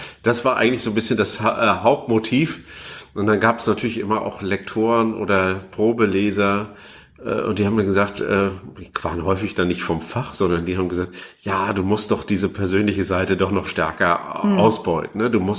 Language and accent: German; East Germany, Germany; als Ostdeutscher